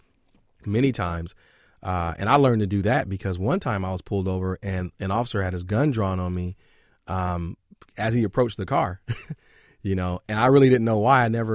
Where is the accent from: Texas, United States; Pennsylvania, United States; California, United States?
California, United States; Los Angeles; So I grew up in Los Angeles and was almost victimized by the LAPD pretty regularly.